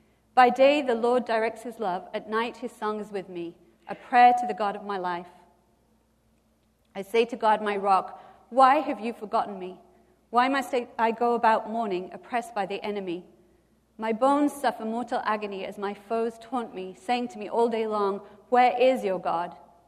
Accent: England, United Kingdom; I'm English, so it's extra hard for me.

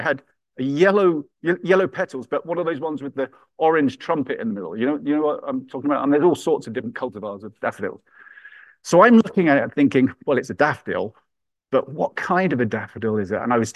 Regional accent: South East England, United Kingdom; an ancient woodland near where I grew up in Kent, which is in the southeast of England.

